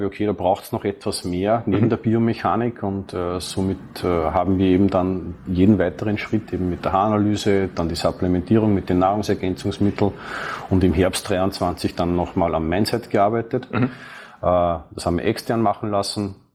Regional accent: Austria; ich komme ja aus Österreich, da ist ja das Ganze noch nicht ganz so fortgeschritten.

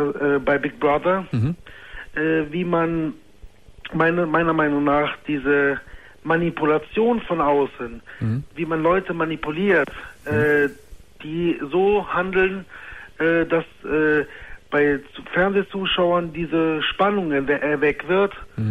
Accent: Germany; born there; ich lebe hier in Deutschland. Ich bin auch hier in Deutschland geboren.

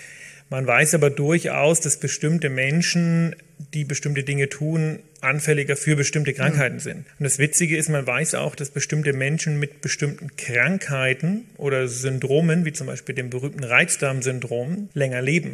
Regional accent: Greiz, Thuringia, Germany; Nein, also ich komme aus dem Osten, ich komme aus Thüringen.

